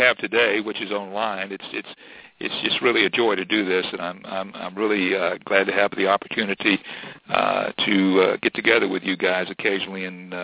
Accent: East Point, Georgia, United States; I'm from East Point. I'm a Georgia boy and went to Headland High School locally

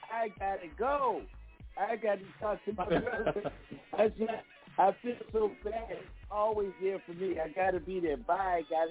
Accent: Philadelphia, Pennsylvania, United States; moved away as an adult; now in Texas, United States; Okay, well, I'm from Philly. So I left there when I was 21 and never moved back there.

